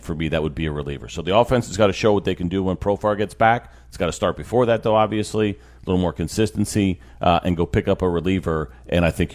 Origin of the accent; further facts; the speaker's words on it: Northeast, United States; So I grew up in the Northeast.